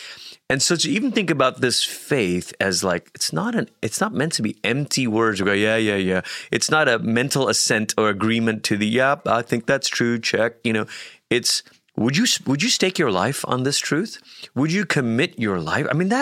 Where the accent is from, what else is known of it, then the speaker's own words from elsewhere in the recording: Malaysia; I know this from growing up in Malaysia.